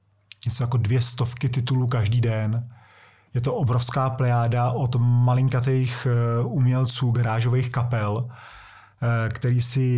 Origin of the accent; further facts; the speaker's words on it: Vimperk, South Bohemian Region, Czechia; já pocházím z Vimperka, z jihu Čech, a to je malé město v Sudetech, kde byla největší knihárna a tiskárna kalendářů a knih za první republiky.